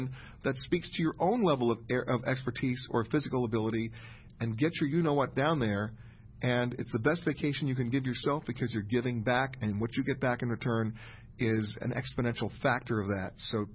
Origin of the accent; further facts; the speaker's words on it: New York, United States; When I was growing up in New York, anybody in pinstripes, I didn't trust.